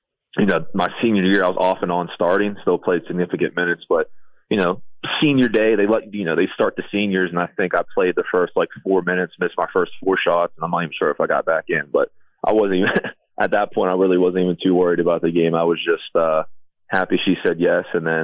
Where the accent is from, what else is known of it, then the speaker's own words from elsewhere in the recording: West Virginia, United States; I'm from West Virginia, so I don't want to, you know, let people down.